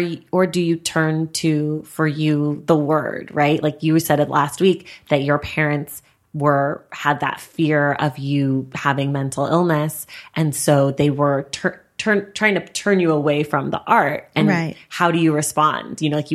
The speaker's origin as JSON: {"language": "English", "region": "California", "country": "United States", "tie": "born or raised there", "said": "I grew up in the Bay Area, which mm-hmm. is like very performative in its wanting to embrace multicultural and mixedness."}